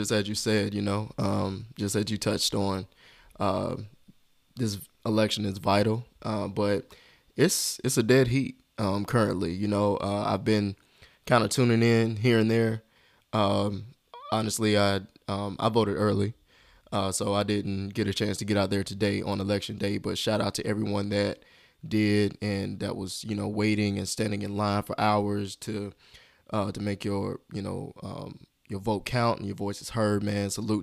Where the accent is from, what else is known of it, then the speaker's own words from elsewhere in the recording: West Columbia, South Carolina, United States; now in Charlotte, United States; I'm originally from West Columbia, South Carolina.